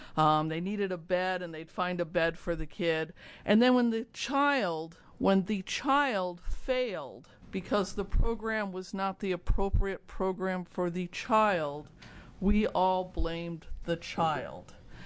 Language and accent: English; Portland, Oregon, United States; I'm a lawyer from Portland